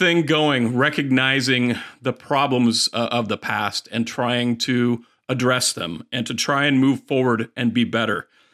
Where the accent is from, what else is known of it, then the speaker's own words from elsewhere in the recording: United States; But, you know, I'm an American, and, I'm not afraid of saying that, despite all that.